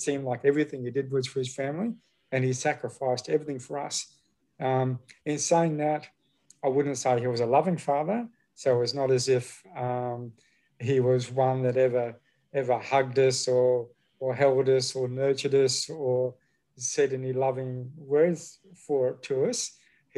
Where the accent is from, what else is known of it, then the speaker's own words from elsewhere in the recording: Queensland, Australia; moved away as an adult; now in Sydney, Australia; I'm from Queensland, born and bred in Queensland, spent 50 years up there and moved down here 6 years ago for my wife's work.